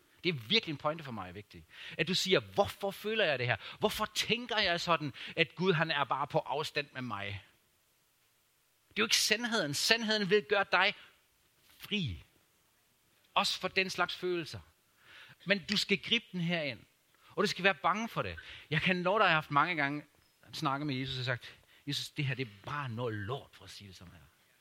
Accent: Germany; jeg voksede op i Tyskland

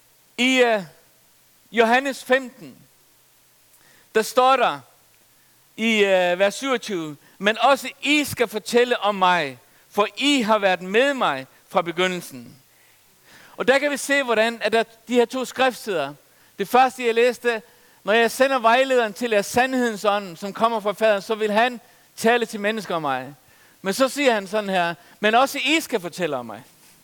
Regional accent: Faroe Islands; Jeg voksede op på Færøerne og kom i nogle kredse der, hvor man troede på Helligånden.

